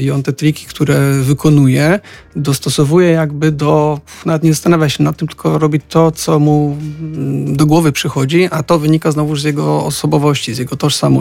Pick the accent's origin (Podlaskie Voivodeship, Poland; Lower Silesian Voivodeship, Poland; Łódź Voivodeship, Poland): Lower Silesian Voivodeship, Poland; Wrocław; born there; Tak, urodziłem się we Wrocławiu.